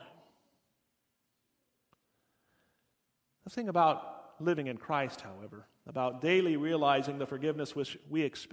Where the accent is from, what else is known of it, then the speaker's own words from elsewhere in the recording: United States; now in Germany; Living as an American overseas is similarly so.